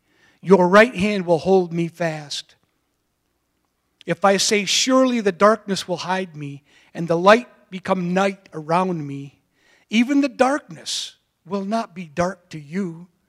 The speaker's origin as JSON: {"language": "English", "town": "Cadillac", "region": "Michigan", "country": "United States", "tie": "born or raised there", "said": "We had 66, 68 acres up in Cadillac. I was born and raised in Cadillac."}